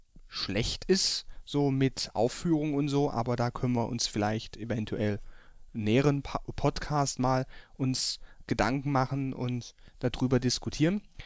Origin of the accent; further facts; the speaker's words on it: Halle, Saxony-Anhalt, Germany; born there; ich bin Baujahr 77, komme gebürtig aus Halle. Mich hat es dann irgendwann in den Süden von Deutschland verschlagen, beruflich.